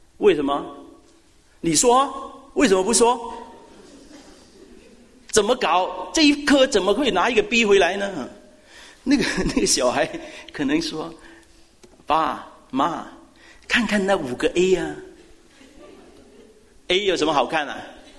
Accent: China; 我觉得我们中国人呢，实在这一方面要学。

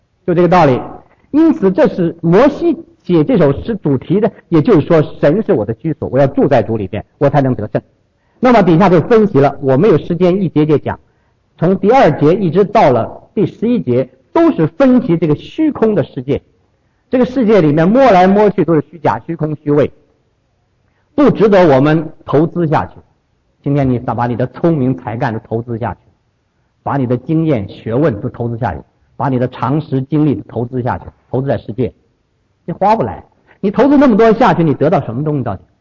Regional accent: Taiwan; 我们从台湾来都听到一句话

